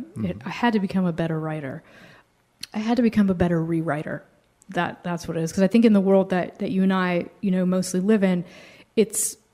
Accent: Virginia, United States; because I'm from Virginia and I'm 43

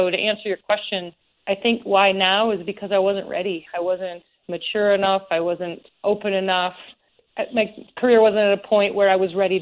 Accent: Idaho, United States; to be able to show it in my hometown in Idaho, it's really special for me because it's the perfect way to kick off this journey that's still going on in the place that I call home

